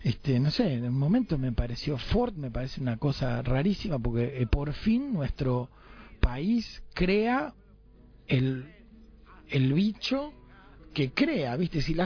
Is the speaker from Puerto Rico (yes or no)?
no; Uruguay; No me doy cuenta, tengo que hacer fuerza porque me lo dicen que sos uruguayo, ¿entendés?